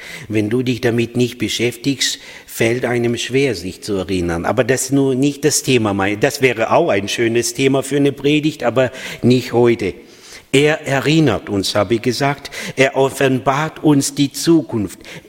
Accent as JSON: {"language": "German", "country": "Moldova", "second_language": "German", "lives_now": "Germany", "said": "kein gebürtiger Schwabe. Das ist meine Frau. Ich komme aus Moldawien und deswegen bin ein bisschen emotionaler."}